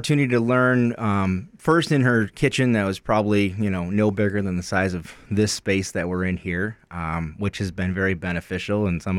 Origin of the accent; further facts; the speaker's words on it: Grand Rapids, Michigan, United States; Growing up in Grand Rapids, Michigan, my parents owned a bakery.